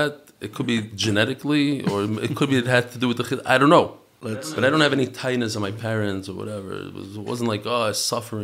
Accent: New York, United States; also born or lived in Lakewood; I grew up in New York. I was born in Lakewood. I went to a lot of different yeshivas and chadarim.

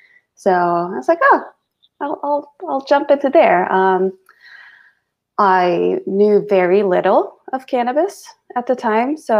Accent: Finland; English is a second language; And I'm originally from Scandinavia. I'm Finnish

